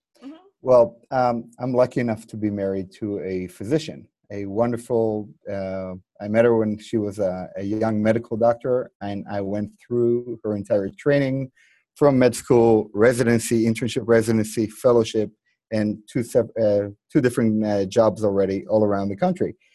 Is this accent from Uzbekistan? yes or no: no; Tel Aviv, Tel Aviv District, Israel; also born or lived in New York; now in Florida, United States; Originally from Tel Aviv, Israel. Spent the last 20-some years in the U.S., spent the last decade in New York, and now I'm in Florida.